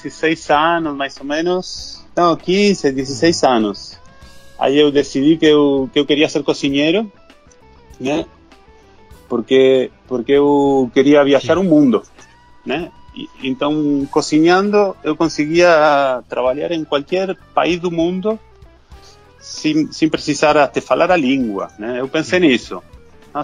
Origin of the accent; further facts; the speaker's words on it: Argentina; Portuguese is a second language; eu sou argentino, e eu sou cozinheiro, faz 41 anos. Ah, eu tenho 41 anos, né?